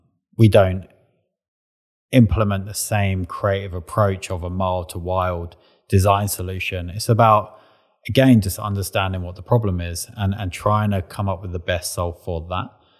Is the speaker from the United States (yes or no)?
no; United Kingdom; but as a British man, I feel like I've always been a little bit closed off emotionally, a bit stiff upper lip